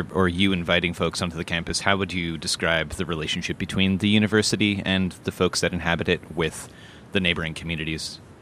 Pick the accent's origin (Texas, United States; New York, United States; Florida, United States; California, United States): California, United States; there was never that disconnect that a lot of students coming from other parts of California, in that case, or other parts of the country had.